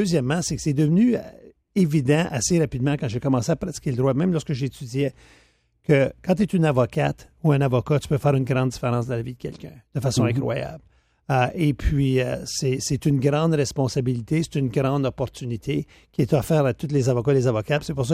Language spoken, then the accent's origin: French; Chelmsford, Ontario, Canada; je viens du nord de l'Ontario, dans un petit village de Chelmsford, où finalement, écoute, je dirais que c'était peut-être trois quarts de la population, peut-être un peu plus, qui était francophone, mais il y avait les anglophones.